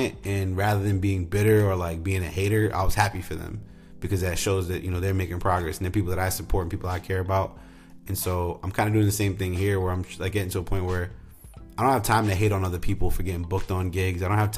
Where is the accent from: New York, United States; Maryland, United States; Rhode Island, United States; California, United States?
Rhode Island, United States; which is a great festival back in my home state of Rhode Island that happens every Columbus Day weekend in Newport, Rhode Island.